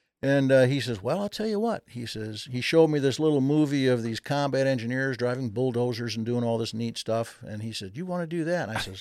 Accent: Flint, Michigan, United States; I grew up in Flint, Michigan.

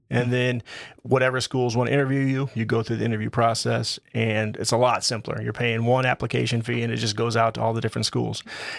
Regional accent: Jerseyville, Illinois, United States; Yep, born and raised in Jerseyville.

